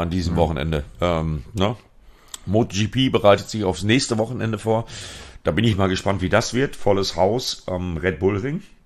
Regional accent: North Rhine-Westphalia, Germany; meine Heimat, Sauerland, Altena, Plettenberg, Werdohl

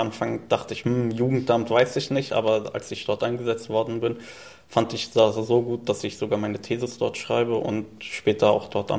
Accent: Giessen, Hesse, Germany; Also ich komme gar nicht von hier. Ich komme aus Gießen

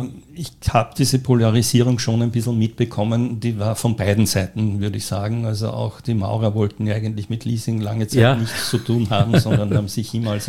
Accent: Göstling an der Ybbs, Lower Austria, Austria; Ich bin als kleines Kind am Land aufgewachsen, in Göstling an der Ips, bin also ein Dorfkind und diese Kindheit war sehr schön, natürlich am Land draußen, damals noch ganz dünn besiedelt, bin dort in die Volksschule gegangen

